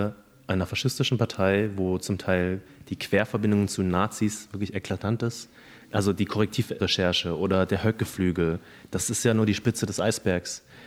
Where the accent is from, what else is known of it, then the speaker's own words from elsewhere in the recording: Riesa, Saxony, Germany; Und dann findet kurzfristig der AfD-Bundesparteitag in Riesa statt, meine alte Heimatstadt, wohin ich zurückkomme